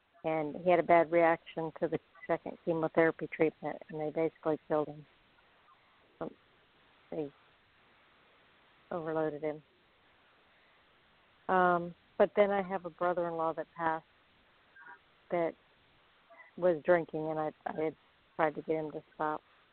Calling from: Florida, United States; I'm calling from Florida.

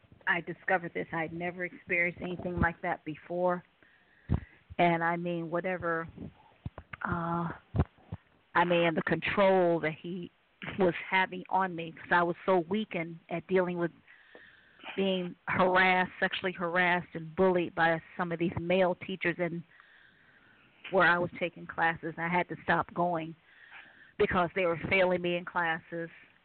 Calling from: Ohio, United States; I'm calling from Ohio.

